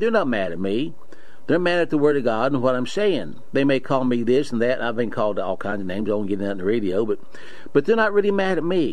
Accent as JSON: {"language": "English", "region": "West Virginia", "country": "United States", "said": "I guess you could say I'm down in South Central West Virginia. So I guess you say I'm from South."}